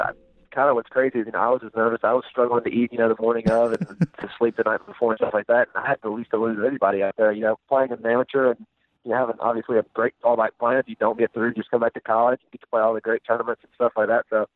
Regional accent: Mississippi, United States; growing up in Mississippi, I'm very used to, you know, Bermuda grass and just how everything works down in the South.

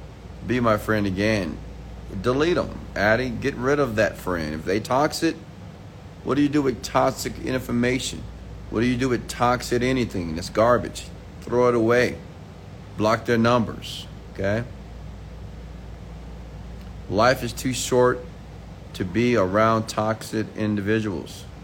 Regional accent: Houston, Texas, United States; now in Medellin, Colombia; I'm from Houston, Texas, but I'm currently in Medellin, Colombia.

